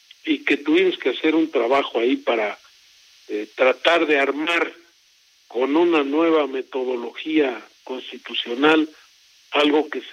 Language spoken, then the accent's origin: Spanish; Texcoco, State of Mexico, Mexico; precisamente en mi tierra, en Texcoco